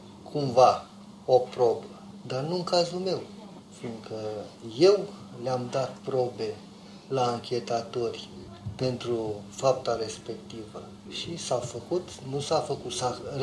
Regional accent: Romania; Dacă pot, voi uita că sunt român.

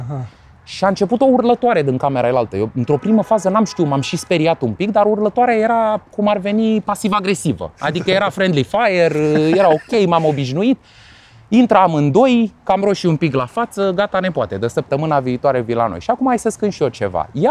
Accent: Râmnicu Vâlcea, Vâlcea County, Romania; unde m-am născut eu la Râmnicu Vâlcea, unde am copilărit eu, nu unde m-am născut, dar unde am copilărit.

